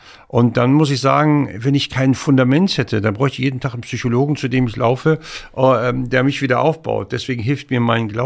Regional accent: Hamburg, Germany; Also erstmal bin ich auf St. Pauli groß geworden in Hamburg, also dem größten prostituierten Viertel von Europa.

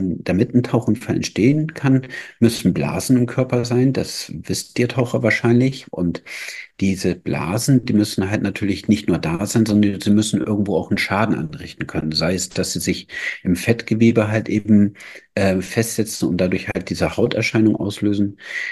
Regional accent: Bremen, Germany; hier bei uns in Norddeutschland, ich komme ja aus Bremen

